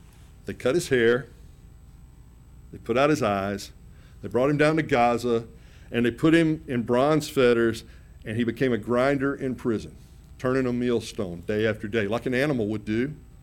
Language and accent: English; United States; I mean, I'm an American.